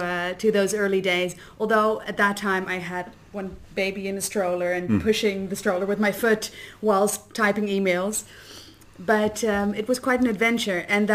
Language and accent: English; Amsterdam, North Holland, Netherlands; now in New Zealand; I'm originally from Amsterdam, from the Netherlands, and I moved to New Zealand about 3 years ago.